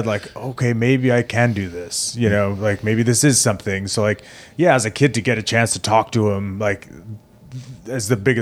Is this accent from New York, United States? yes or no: yes; Plainview, New York, United States; So I grew up in Plainview, which is like kind of smack dab in the middle of Long Island.